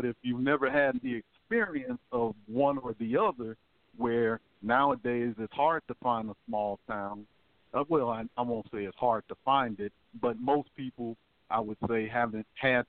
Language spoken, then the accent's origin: English; Illinois, United States; coming from the north myself, the city that I came from was 30, 40 miles outside of Chicago